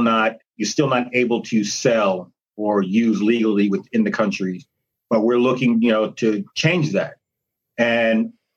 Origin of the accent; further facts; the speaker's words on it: New York City, New York, United States; But I grew up in New York City, grew up in a single parent household where my mother was just amazing and smart.